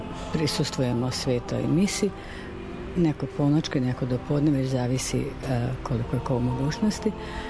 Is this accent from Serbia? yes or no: no; Slovenia; Ja sam Slovenka.